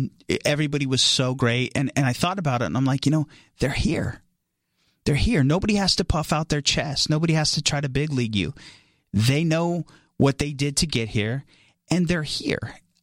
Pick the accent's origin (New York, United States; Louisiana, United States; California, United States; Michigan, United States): California, United States; But, you know, I grew up in the Central Valley, and it was all, like, rhythmic based, you know.